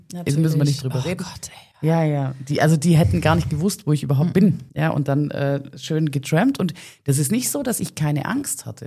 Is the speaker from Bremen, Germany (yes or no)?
no; Baden-Württemberg, Germany; wo ich aufgewachsen bin, das war halt 20 Kilometer weg von der nächsten cooleren Stadt, Ravensburg